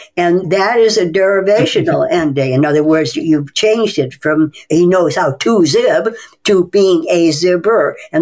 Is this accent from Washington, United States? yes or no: no; Cleveland, Ohio, United States; born there; I was born in Cleveland, Ohio, the daughter of immigrants from Hungary.